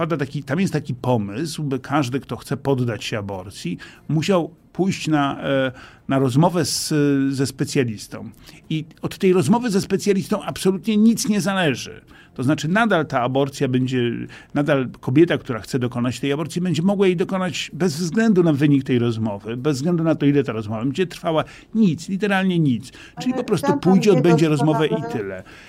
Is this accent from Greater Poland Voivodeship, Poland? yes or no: no; Lidzbark Warmiński, Warmian-Masurian Voivodeship, Poland; born there; moje serce leży w prawdziwej stolicy Warmii, czyli w Lidzbarku Warmińskim. W końcu tam się urodziłem.